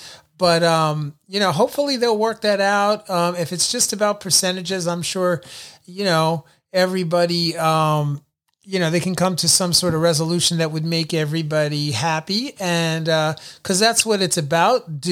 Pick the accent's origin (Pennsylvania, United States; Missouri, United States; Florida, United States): Pennsylvania, United States; Philadelphia; I'm from the Philly area, Philadelphia yes. area.